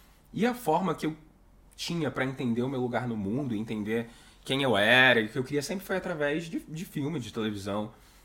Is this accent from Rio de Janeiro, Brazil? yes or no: yes; Rio de Janeiro, Brazil; eu venho da Zona Oeste do Rio de Janeiro, minha mãe era motorista de Kombi, meu pai motorista